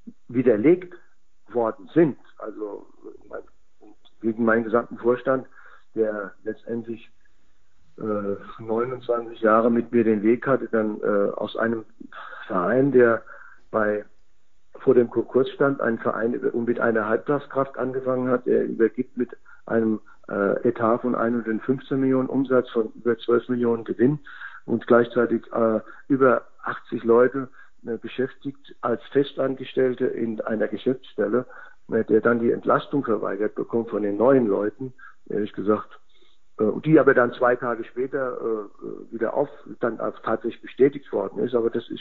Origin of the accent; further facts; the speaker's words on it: Mainz, Rhineland-Palatinate, Germany; Es ist ganz einfach mein Leben und als Mainzer